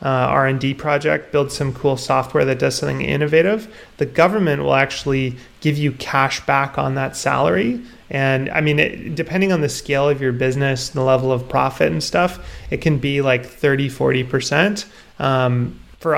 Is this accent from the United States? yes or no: no; Canada; Yeah, I'm Canadian. Okay. I grew up here.